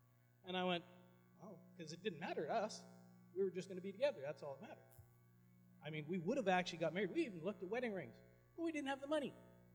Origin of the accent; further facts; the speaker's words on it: Prince George, British Columbia, Canada; So, not too many people will say that they were born and raised in Prince George, but I was. Spent all of my childhood growing up in the rather lower end of the city.